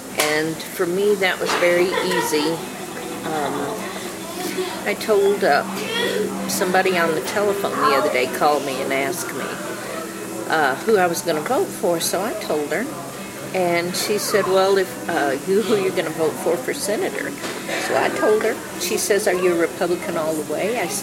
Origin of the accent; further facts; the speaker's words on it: Clayton, New Mexico, United States; born there; I was born in Clayton, which is up in the northeast corner of New Mexico. And I came here and finished high school here and married my husband.